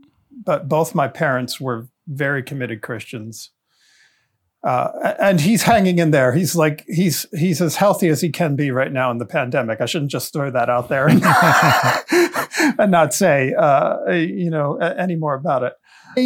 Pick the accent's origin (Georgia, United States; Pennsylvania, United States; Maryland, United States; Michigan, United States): Maryland, United States; Baltimore; We grew up mostly in Baptist churches in the Baltimore area, either Southern Baptist or Independent Baptist churches.